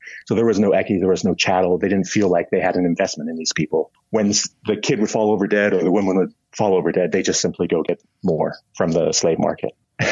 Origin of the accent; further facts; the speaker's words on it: Seattle, Washington, United States; Another example I like to cite, because I'm a Seahawks fan and I'm from Seattle.